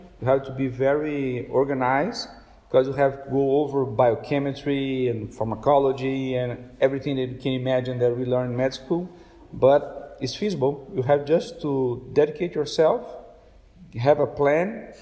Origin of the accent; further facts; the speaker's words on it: Brazil; English is a second language; Brazil, my country, my home country, gave me everything that I have, that made me what I am right now.